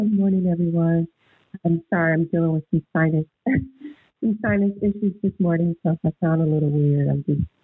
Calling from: Houston, Texas, United States; I'm calling in from Houston, Texas, and I'm going to keep it a little short this morning.

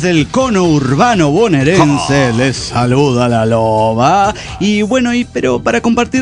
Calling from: Toluca, State of Mexico, Mexico; de Toluca, México.

